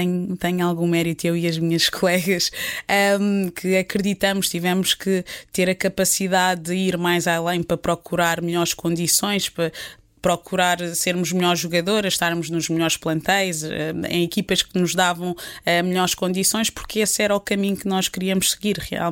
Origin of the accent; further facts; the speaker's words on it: Portugal; moved away; a primeira vez que eu saí de Portugal foi para a Suécia. Foi um choque incrível, porque um país super diferente do meu, frio.